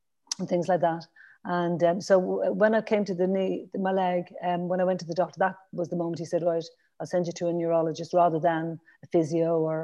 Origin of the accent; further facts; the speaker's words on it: Dublin, Leinster, Ireland; also born or lived in London; now in Glasgow, United Kingdom; I grew up in, you might tell from my accent, I grew up in Dublin, and I was born in Dublin, 1965, a great year. And I'm the youngest of five children